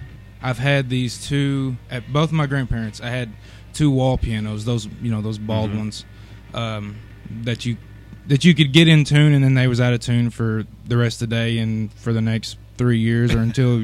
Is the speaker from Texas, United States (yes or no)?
no; Nortonville, Kentucky, United States; also born or lived in Madisonville / Dawson Springs; I was born there. I spent a lot of my childhood just south of there in Nortonville, Kentucky.